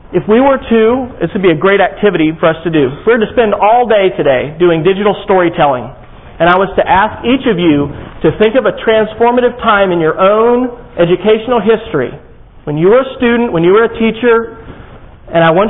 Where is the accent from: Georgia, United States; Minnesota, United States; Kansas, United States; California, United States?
Kansas, United States; Manhattan; I was very fortunate when I grew up in Manhattan, Kansas, to have a physics teacher that was all about hands-on learning.